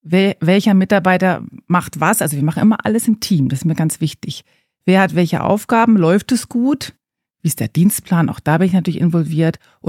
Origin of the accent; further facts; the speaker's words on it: Bavaria, Germany; Also tatsächlich komme ich aus Franken. Meine Eltern sind Pfarrer oder mein Vater ist Pfarrer, meine Mutter Pfarrfrau oder Lehrerin, Chemielehrerin übrigens. Und dann bin ich nach Würzburg zum Studium, habe dann dort am Ende des Studiums meinen Mann kennengelernt. Dann sind wir nach Bonn.